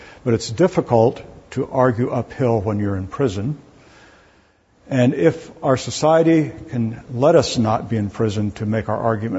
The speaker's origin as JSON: {"language": "English", "region": "California", "country": "United States", "said": "So like I said, I come from California, so very blue, crazy blue."}